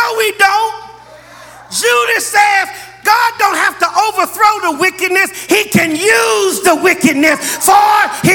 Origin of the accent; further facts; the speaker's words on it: Los Angeles, California, United States; I grew up in Los Angeles. I was dating my wife when the OJ trial started.